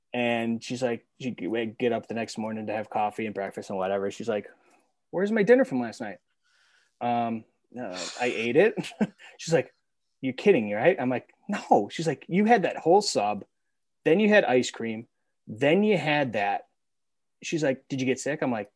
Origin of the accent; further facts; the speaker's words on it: New York, United States; I grew up outside of Buffalo.